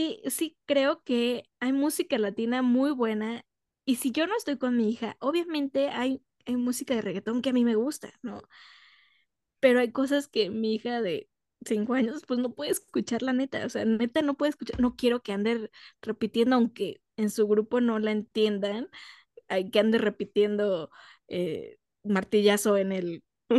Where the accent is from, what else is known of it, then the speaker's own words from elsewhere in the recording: Mexico; somos mexicanos y la sangre de latina.